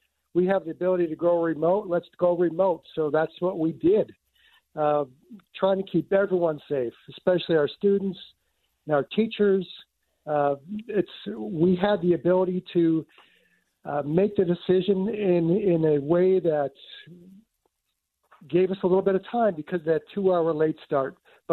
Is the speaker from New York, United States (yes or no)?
yes; Buffalo, New York, United States; I know I've told you before, I'm from Buffalo. I'm starting to feel like this is just like Buffalo.